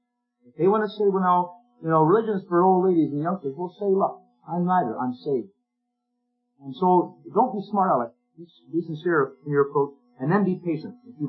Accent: Newfoundland and Labrador, Canada; I said, " … from Newfoundland," and I said, I know your brother, Harv.

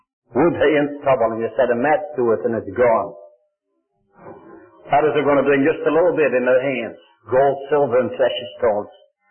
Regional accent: Netherlands; born there; English is a second language; moved away as an adult; As you know, no doubt, I was born in the Netherlands. I lived in the Netherlands for 23 years.

